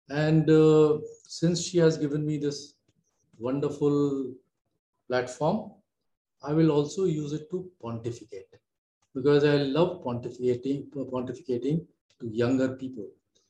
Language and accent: English; Lucknow, Uttar Pradesh, India; I was born and raised in Lucknow. … He was a freedom fighter.